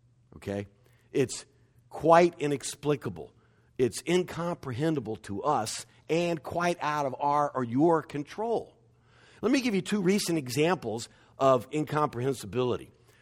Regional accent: Dallas, Texas, United States; Growing up in Dallas, big, wide, concrete boulevards and the clouds would cast those shadows

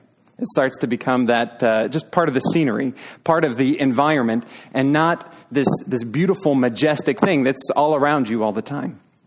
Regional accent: Wyoming, United States; I thought, that's my hometown. I could almost see my house in the background. I thought, and there's just these beautiful mountains that stretch from horizon to horizon. And you think, why would anybody live in flat, hot Texas? And then I remember what December and January are like in Wyoming

